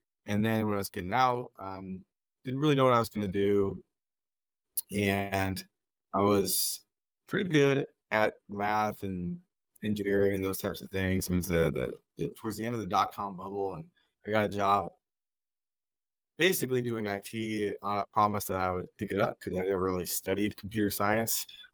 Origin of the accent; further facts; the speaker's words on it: California, United States; I grew up in the Valley, which is north